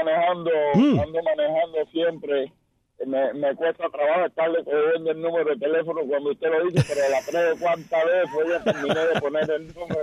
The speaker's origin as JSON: {"language": "Spanish", "town": "Santiago de las Vegas", "region": "Havana", "country": "Cuba", "tie": "born or raised there", "said": "Santiago de las Vegas."}